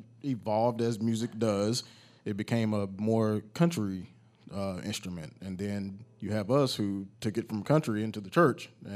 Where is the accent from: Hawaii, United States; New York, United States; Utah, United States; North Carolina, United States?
North Carolina, United States; Mount Airy; We grew up in Mount Airy, the foothills of North Carolina, so we grew up around bluegrass, so I love bluegrass.